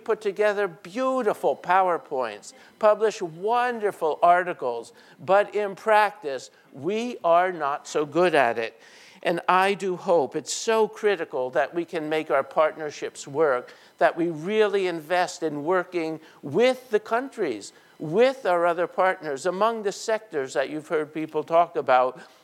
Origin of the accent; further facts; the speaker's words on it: Montclair, New Jersey, United States; who came from my hometown of Montclair, New Jersey